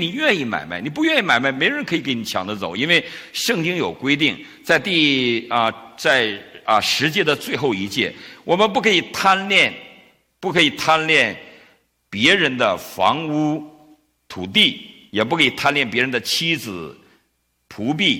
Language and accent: Chinese; China